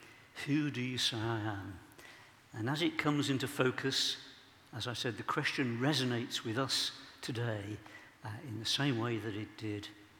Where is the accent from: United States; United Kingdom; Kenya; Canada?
United Kingdom; Birmingham, West Midlands; because I'm a Brummie, you see.